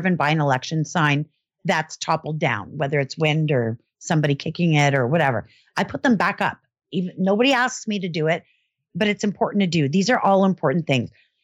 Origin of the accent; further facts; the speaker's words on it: Canada; I'm one Canadian. I get one vote.